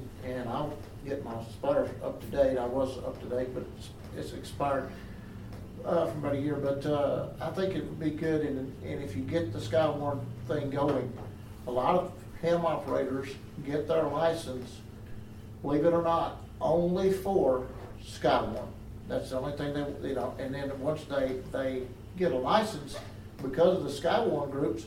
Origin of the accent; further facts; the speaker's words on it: Arkansas, United States; moved away; we came from Arkansas, and I was involved in Sky One for over 20 years in Arkansas.